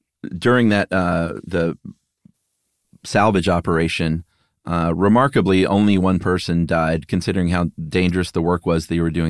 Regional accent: Michigan, United States; Hey, guys … I'm a physician from Michigan who's been listening for many years.

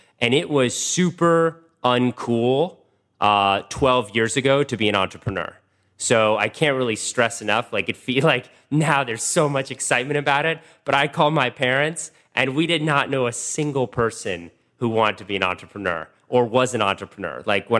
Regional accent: Washington, District of Columbia, United States; Well, I grew up in Washington, D.C., literally in the city.

